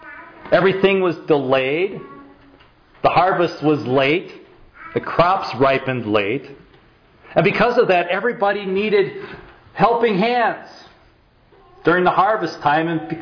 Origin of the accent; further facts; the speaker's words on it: Spokane, Washington, United States; when I grew up near Spokane, Washington, there was the South Hill where you could look across the whole city.